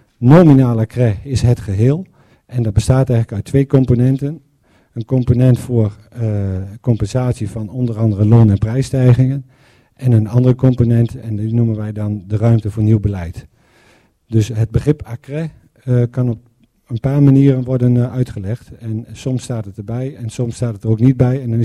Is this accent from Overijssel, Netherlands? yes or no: yes; Kampen, Overijssel, Netherlands; Zelf kom ik uit Kampen en die schiet door naar de 50.000.